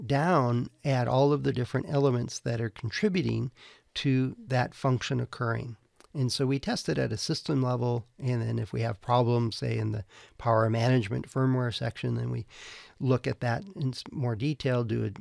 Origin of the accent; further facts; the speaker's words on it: Wisconsin, United States; when I was growing up in Wisconsin, every year they would do a count or a census of the wild deer